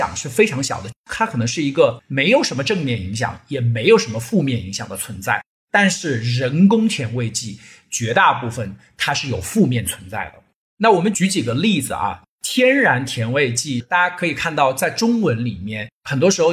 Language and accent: Chinese; China